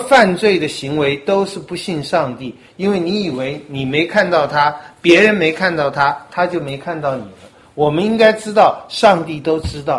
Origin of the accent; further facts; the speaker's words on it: China; 这句话真的就是我们中国人的写照，我们做什么事都是要人看见